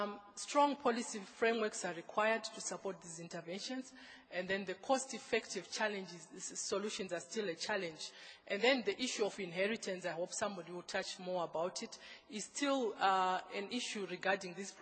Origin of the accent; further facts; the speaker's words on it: Zimbabwe; It's unfortunate I come from Zimbabwe